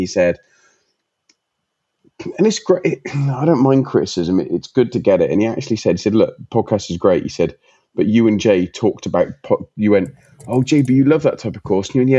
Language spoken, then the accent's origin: English; Hereford, West Midlands, United Kingdom; It's like I'm from Hereford and you guys call it Hereford.